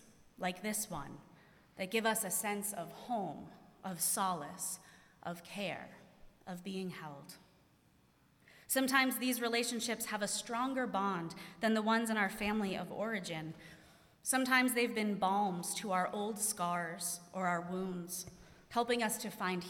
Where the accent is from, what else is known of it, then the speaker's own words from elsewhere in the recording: North Andover, Massachusetts, United States; in my hometown of North Andover, Massachusetts, which is north of Boston